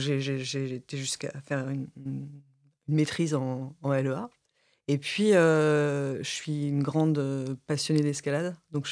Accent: Paris, Île-de-France, France; now in Bordeaux, France; Alors, je viens de Bordeaux, je suis une ancienne parisienne, donc j'ai passé plus de 30 ans à Paris. Et ça fait une dizaine d'années que je suis installée avec ma petite famille à Bordeaux. J'ai 3 garçons.

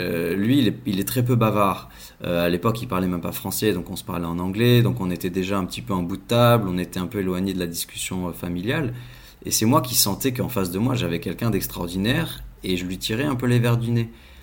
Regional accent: south of France, France; Moi, je suis du Sud, hein, donc c'était la première fois que je m'installais à Paris.

